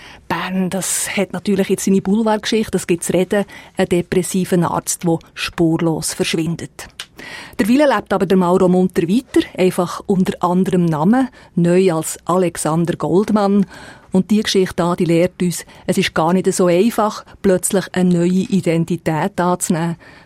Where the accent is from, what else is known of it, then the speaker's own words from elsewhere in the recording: Bern, Switzerland; Und das macht für mich als Bernerin auch das Buch so reizvoll, dass man so viele Lokalitäten kennt